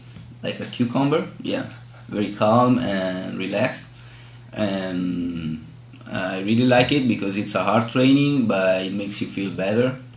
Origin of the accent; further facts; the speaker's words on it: Novara, Piedmont, Italy; also born or lived in Arona; I am from Novara, that is a city in Italy close to Milan. I was born in Arona, that is a town on a lake. The lake is called Lago Maggiore in Italian, and it's a very nice town.